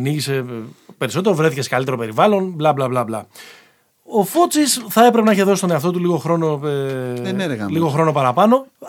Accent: Attica, Greece; όσο μεγαλώσαμε, ας πούμε, στην Δυτική Αττική

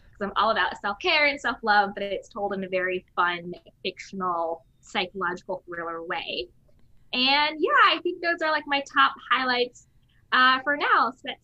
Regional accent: East Coast, United States; I am an East Coast girl, born, bred, educated, even though everyone says I sound like I'm from the Valley.

